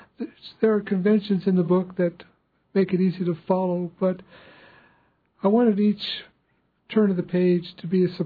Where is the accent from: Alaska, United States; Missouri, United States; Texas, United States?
Alaska, United States; Ketchikan; I first started coming to Juno when I was 14 from Ketchikan, 1970s